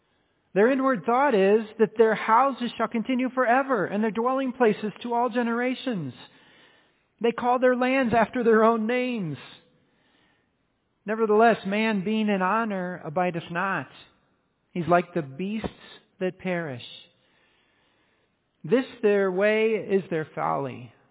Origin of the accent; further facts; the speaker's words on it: Indiana, United States; And I grew up in Indiana. My parents are still there.